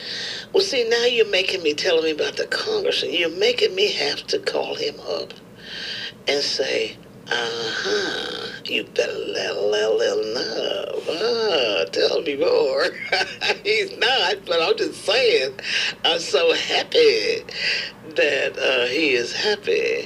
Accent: the South, United States; accent: southern; And that's my southern accent right now.

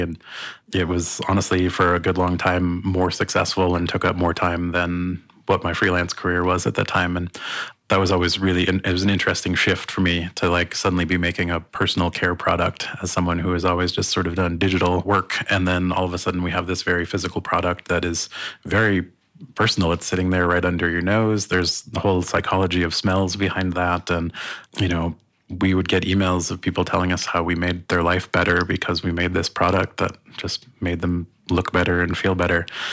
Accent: Minneapolis, Minnesota, United States; moved away as an adult; also born or lived in Portland; now in Butte, United States; I grew up in Minneapolis or around Minneapolis and kind of as a young adult bounced around Minneapolis and St. Paul before moving to Portland, Oregon in 2005. Spent 11 years there before coming to Butte.

